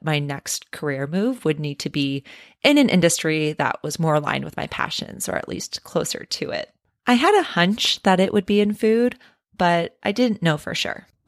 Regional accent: Seattle, Washington, United States; moved away as an adult; I had moved from my hometown of Seattle all the way to the suburbs of Connecticut and frankly had no idea what to expect.

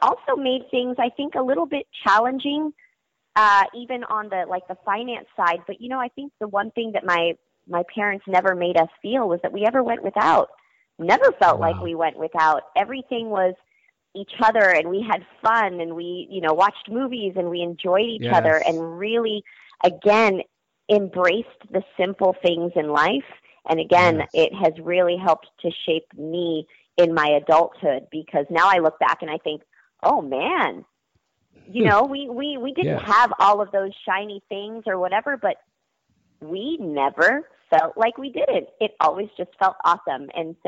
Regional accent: Fremont, California, United States; So shout out to Fremont, California, a town in the East Bay, I guess in Northern California, right? So you've got the Bay Area. Fremont is it was a really awesome and diverse place to grow up.

